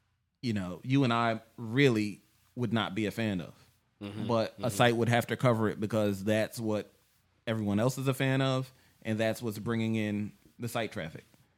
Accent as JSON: {"language": "English", "region": "New York", "country": "United States", "said": "I don't know if people could tell I'm from New York just looking at me. Like, I don't carry myself like I'm from New York. It's just where I'm from."}